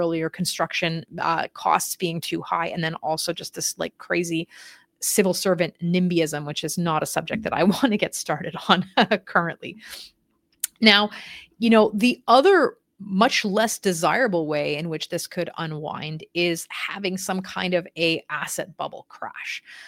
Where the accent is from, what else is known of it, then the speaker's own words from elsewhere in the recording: Canada; what does that mean for us as Canadian investors?